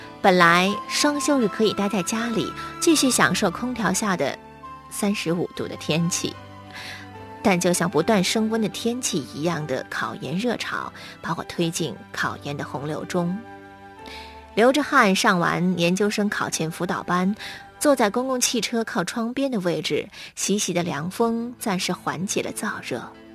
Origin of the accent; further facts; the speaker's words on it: North China, China; born there; 我出生在北方的一个小县城，走遍全城也不过是个把小时的功夫。城小人也少，只有3所高中